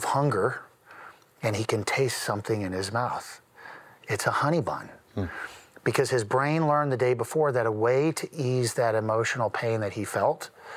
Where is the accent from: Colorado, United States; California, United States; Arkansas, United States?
Colorado, United States; also born or lived in Louisiana; I'm from Colorado, so I'm familiar with this now, most recently from Louisiana